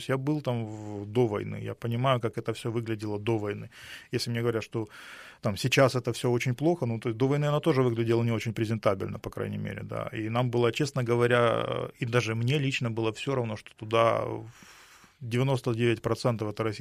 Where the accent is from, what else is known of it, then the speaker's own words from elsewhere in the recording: Kyiv, Ukraine; сам из Киева говорю на русском языке, где угодно, и во Львове